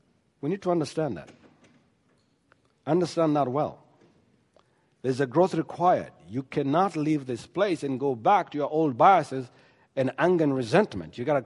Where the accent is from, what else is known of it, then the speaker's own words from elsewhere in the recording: Georgia, United States; Where are you from? I say, well, I'm from Georgia.